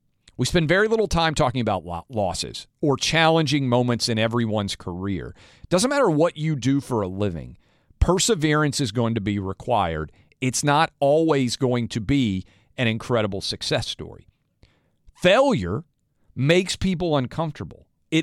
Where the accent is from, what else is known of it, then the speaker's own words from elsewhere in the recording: Nashville, Tennessee, United States; to Nashville, my hometown, and Milwaukee.